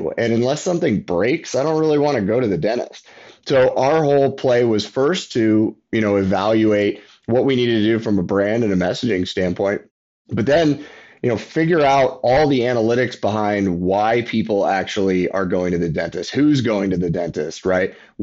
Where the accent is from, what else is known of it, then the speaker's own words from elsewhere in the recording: Texas, United States; I'm from Texas.